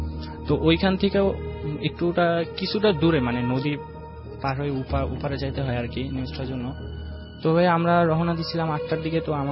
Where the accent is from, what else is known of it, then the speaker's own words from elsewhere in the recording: Barisal, Barisal Division, Bangladesh; now in Dhaka, Bangladesh; আমি আসছি মোহাম্মদপুর থেকে, আমার হোম টাউন বরিশালে।